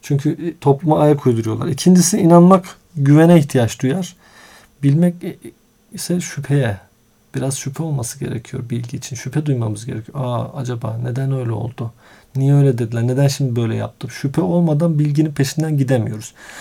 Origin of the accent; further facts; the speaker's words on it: Gölcük, Kocaeli, Turkey; born there; Gölcük doğumluyum.